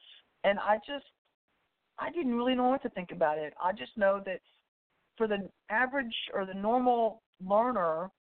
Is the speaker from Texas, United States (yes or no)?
yes; Texas, United States; Well, I grew up in the Central Texas area. I'm about 20 miles outside of Austin, Texas, and my life growing up was pretty simplistic. I'm a military kid.